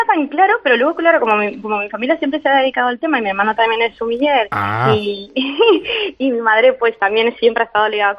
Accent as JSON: {"language": "Spanish", "region": "Corrientes", "country": "Argentina", "tie": "born there", "said": "Pasa que en Corrientes, donde yo nací, no tenemos acceso a mariscos. Y solamente a pescado de río y muy, muy escaso."}